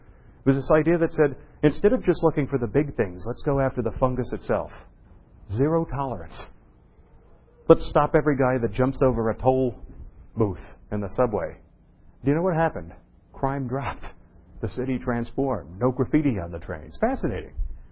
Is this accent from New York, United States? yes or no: yes; New York City, New York, United States; I'm from New York City, and I was from New York City in the bad old days, back, pre-80s and 90s, and it was back when it was bankrupt.